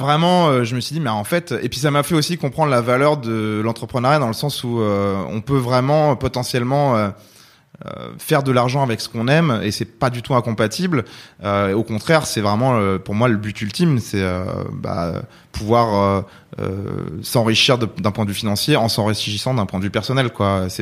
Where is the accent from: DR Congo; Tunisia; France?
France; moved away as an adult; à 19 ans, je suis parti de la maison pour aller à Rouen. Et puis, à 20 ans, je suis parti de France pour aller en Californie pendant un an.